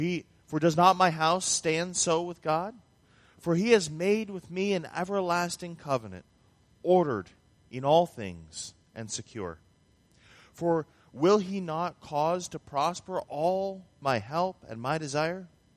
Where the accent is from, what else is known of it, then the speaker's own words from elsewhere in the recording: Vermont, United States; I grew up north in Vermont. Winter days there are very much like winter days here.